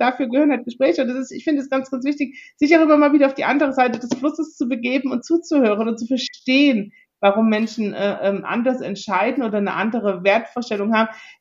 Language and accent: German; East Germany, Germany; born there; Und ich bin gebürtige Ostdeutsche.